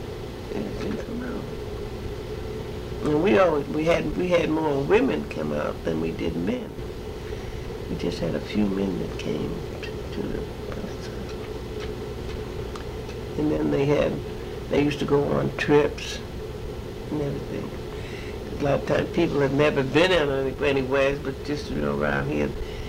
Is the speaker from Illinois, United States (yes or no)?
no; Rhode Island, United States; now in Bridgeport, United States; Because I was raised in Rhode Island. Well, Rhode Island was always pretty good comfort there.